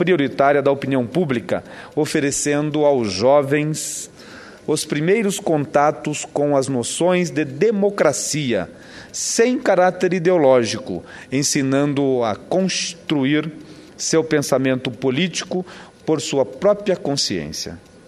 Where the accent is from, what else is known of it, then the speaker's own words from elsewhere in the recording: Ivaiporã, Paraná, Brazil; percorríamos dezenas de quilômetros até chegar ao município, à sede do município, Ivaiporã, minha terra natal.